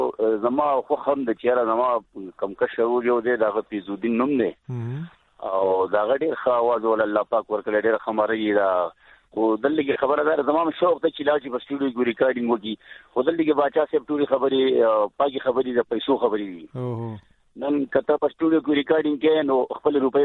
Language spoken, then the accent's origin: Pashto; Gulkada, Khyber Pakhtunkhwa, Pakistan; زمونږ خو په سواد منګور شهر نه تقریبا یو 10-15 منځار د ګولکده وته وي